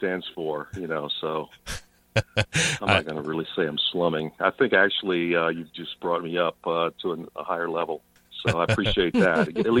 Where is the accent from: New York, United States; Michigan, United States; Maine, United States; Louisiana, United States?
Louisiana, United States; But anyway, I was very fortunate growing up in South Louisiana in that my father worked for an oil refinery, Texaco oil refinery, and we moved around a lot along the Gulf Coast.